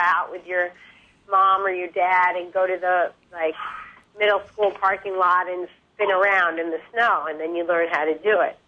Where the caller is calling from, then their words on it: Brooklyn, New York, United States; Yeah, I'm calling from Brooklyn.